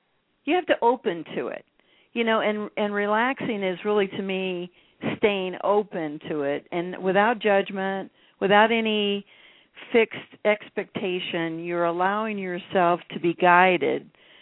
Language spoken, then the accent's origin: English; Texas, United States; I mean, I grew up in Texas, so I know exactly where you're coming from.